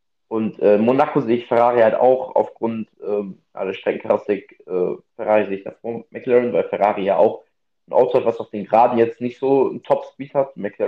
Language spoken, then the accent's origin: German; Germany; Wobei wir natürlich als Deutsche sagen